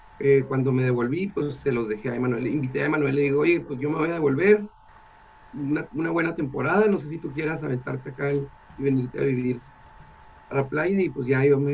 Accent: Cuauhtémoc, Chihuahua, Mexico; also born or lived in Anáhuac; De Cuauhtémoc, pero nací en Anáhuac.

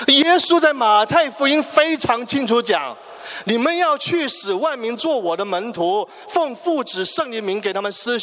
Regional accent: Canada; 又去到天堂，我们加拿大人站在一起

